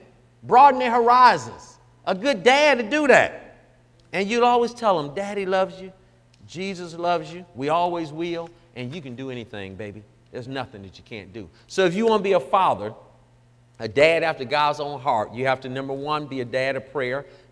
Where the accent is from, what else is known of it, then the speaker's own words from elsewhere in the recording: Detroit, Michigan, United States; I'm from Detroit. Do I really want to go to rodeo? I don't care nothing about the rodeo. I wasn't raised on horses.